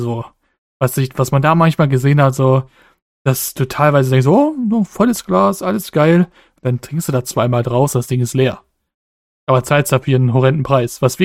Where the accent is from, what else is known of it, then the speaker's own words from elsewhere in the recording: Bavaria, Germany; Ich komme aus Franken übrigens.